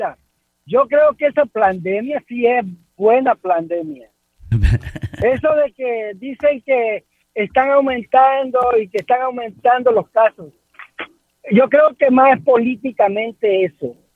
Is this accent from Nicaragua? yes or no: yes; Nicaragua; Y yo creo que yo soy de Nicaragua.